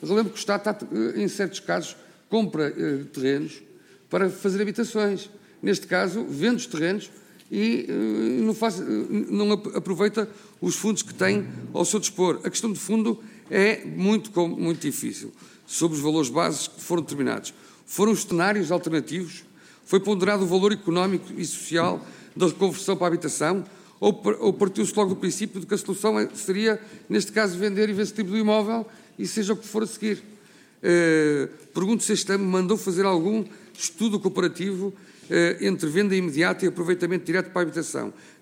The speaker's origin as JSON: {"language": "Portuguese", "region": "Viana do Castelo", "country": "Portugal", "said": "Eu sou de Viana do Castelo"}